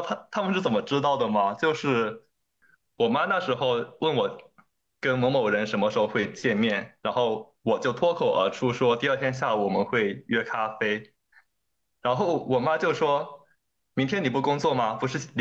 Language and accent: Chinese; Wenzhou, Zhejiang, China; 我温州的。